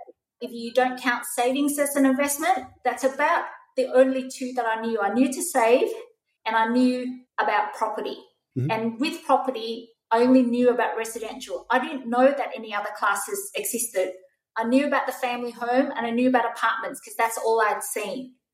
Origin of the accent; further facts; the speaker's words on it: Sydney, New South Wales, Australia; So I'm from Sydney. So that was in the western suburbs of Sydney.